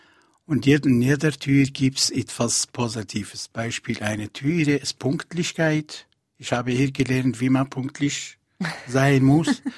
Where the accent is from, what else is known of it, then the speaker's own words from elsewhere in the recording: Switzerland; ich bin Schweizer und mit Schweizer Pass